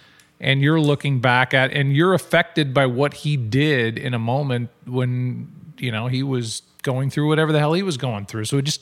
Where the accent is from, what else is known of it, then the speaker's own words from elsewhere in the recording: St. Louis, Missouri, United States; as a St. Louisan and as a Midwesterner, I see the LA life